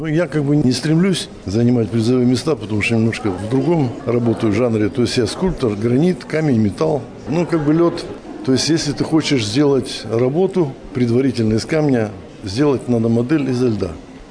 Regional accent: Nizhny Tagil, Sverdlovsk Oblast, Russia; я из Нижнего Тагила

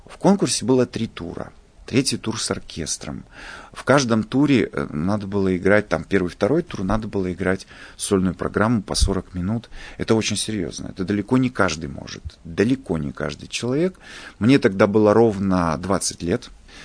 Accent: Ural, Russia; Я говорю: «Вы знаете, нет, я с Урала».

